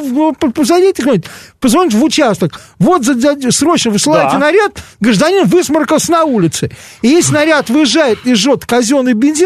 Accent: Moscow, Russia; на мне аршинными буквами написано, что я москвич.

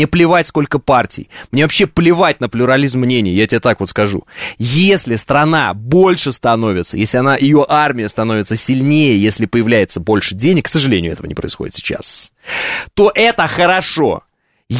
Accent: Uralsk, West Kazakhstan Region, Kazakhstan; Хотя оно у меня не родное никакое, потому что мой родной город – это Уральск, а это Западный Казахстан.

